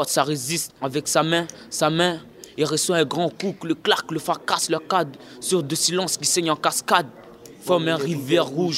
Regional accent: Réunion, France; chez nous, à La Réunion, là-bas, on passe notre temps à se bagarrer

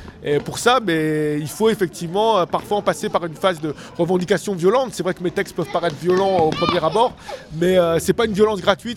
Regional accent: Roubaix, Hauts-de-France, France; donc je viens de Lille, Roubaix. Voilà, j'évolue un peu partout dans la métropole lilloise.

